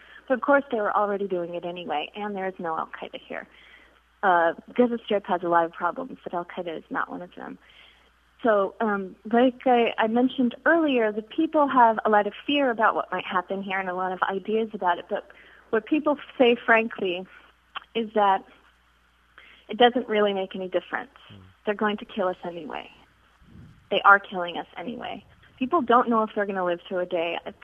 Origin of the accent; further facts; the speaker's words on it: United States; some people will listen to my voice because I'm an American, they don't listen to Palestinians here